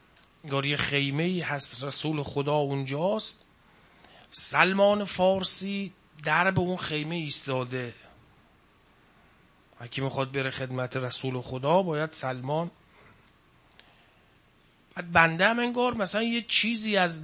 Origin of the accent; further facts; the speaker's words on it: Iran; ما ایرانیم، ایران خب وقت گذشت دیگه